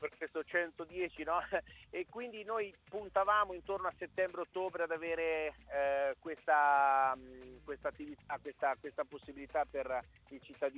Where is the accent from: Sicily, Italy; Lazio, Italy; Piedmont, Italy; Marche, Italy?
Marche, Italy; Ancona; essendo nati e cresciuti ad Ancona, tutti i due soci